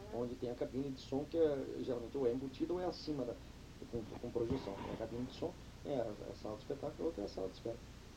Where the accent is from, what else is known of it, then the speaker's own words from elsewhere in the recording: São Paulo, Brazil; Eu adoro e detesto São Paulo. Adoro, porque eu sou muito paulista, muitíssimo paulista, muitíssimo, vamos frisar bem.